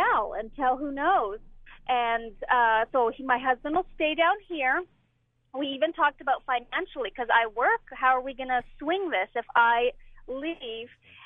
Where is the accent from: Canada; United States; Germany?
Canada; And I'm originally from Canada, and my parents still live up there.